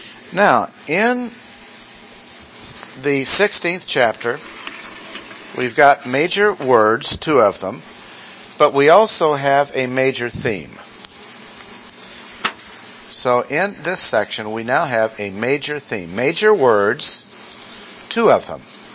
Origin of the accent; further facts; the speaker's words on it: Missouri, United States; Wow, not only Missouri, you're from my town.